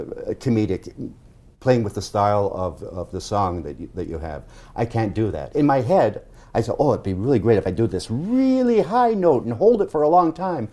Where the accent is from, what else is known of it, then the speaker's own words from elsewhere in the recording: United Kingdom; It was tough because we came from Britain where there was no censorship, so mm-hmm. everything was basically free.